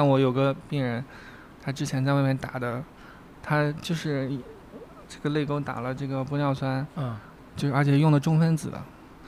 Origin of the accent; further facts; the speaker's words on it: China; 亚洲人呢，我们中国人的话可能双眼皮眼整形最多